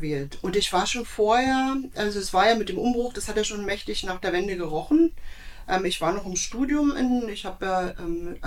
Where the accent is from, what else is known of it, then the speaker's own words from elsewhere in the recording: Zossen, Brandenburg, Germany; now in Rehagen, Germany; Ich bin ja keine gebürtige Rehanerin. Ich bin ja aus Zossen. Meine Oma war aus Rehagen und ich habe dieses Nest hier immer geliebt. Ich wollte hier immer her.